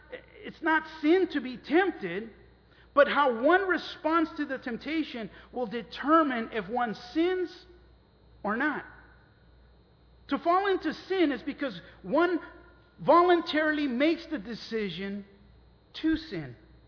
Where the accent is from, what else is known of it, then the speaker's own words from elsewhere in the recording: Los Angeles, California, United States; Well, I grew up in the barrio. I grew up in East LA and everyone smoked, everyone used drugs.